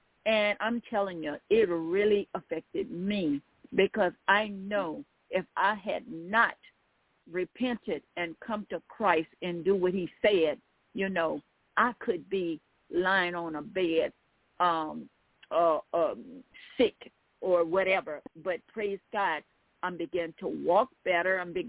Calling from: Baton Rouge, Louisiana, United States; I'm calling from Baton Rouge, Louisiana.

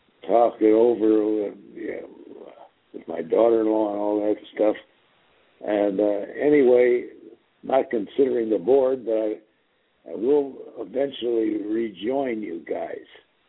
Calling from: Hubbardton, Kansas, United States; I'm from Hubbardton, Kansas.

